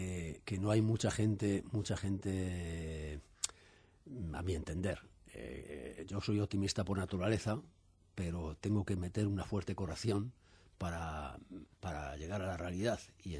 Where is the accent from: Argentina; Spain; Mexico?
Spain; sí estoy en la preocupación como todo español, creo, al menos todo español de bien